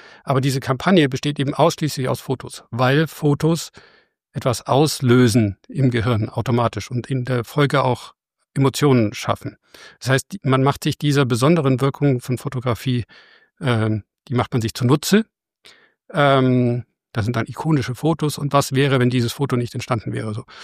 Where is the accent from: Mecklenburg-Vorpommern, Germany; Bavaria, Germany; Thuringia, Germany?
Bavaria, Germany; Augsburg; Und ich komme ja aus Augsburg